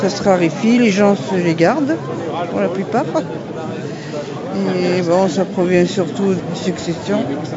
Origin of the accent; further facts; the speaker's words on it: Occitanie, France; Je suis bouquiniste et je viens d'Ariège. Voilà, je me situe dans la banlieue de Foix.